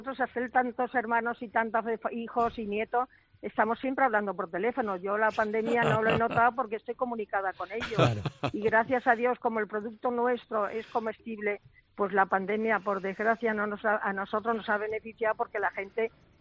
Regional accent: Badajoz, Extremadura, Spain; de Badajoz y hicimos las pruebas de las migas

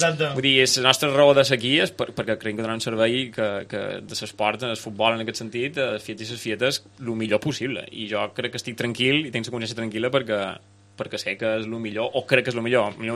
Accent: Catalonia, Spain; also born or lived in Mallorca; Jo aquí a Menorca crec que hi ha un problema i no el podran solucionar perquè és per falta de gent. Vull dir, quan jo que venc de Catalunya i he estat a Mallorca

